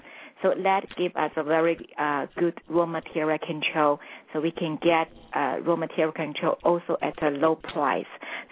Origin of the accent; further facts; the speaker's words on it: Xi'an, Shaanxi, China; my hometown is Xi'an